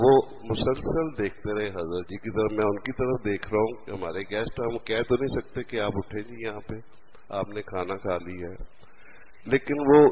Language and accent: Urdu; Lahore, Punjab, Pakistan; میں ادھر لاہور کا رہنے والا ہوں.